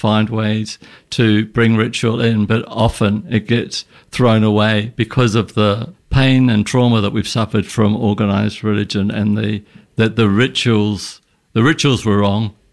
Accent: New Zealand; also born or lived in United States; now in Sydney, Australia; that I'm from New Zealand. I moved to Sydney and dropped my religious background, even though my grandfather had been a rabbi.

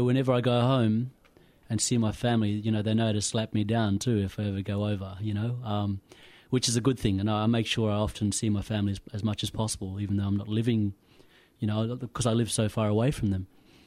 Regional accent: Western Australia, Australia; now in Melbourne, Australia; And unfortunately, being from the Kimberleys, there's really not much, and the Pilbara, I can't forget that, because I was brought up in the Pilbara, but my roots come from the Kimberleys.

